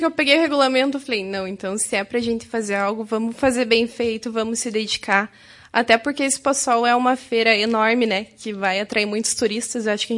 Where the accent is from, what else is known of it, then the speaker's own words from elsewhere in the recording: Soledade, Rio Grande do Sul, Brazil; Assim, eu sou natural de Soledade, mas durante um bom tempo a minha família é toda de Mormaço.